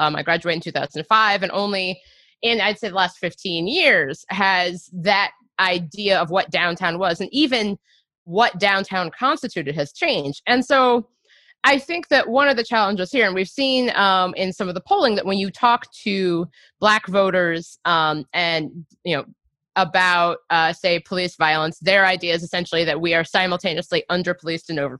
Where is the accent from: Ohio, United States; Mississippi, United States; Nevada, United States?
Ohio, United States; Cincinnati; when I was in eighth grade, it was April 2001, and I grew up in Cincinnati, Ohio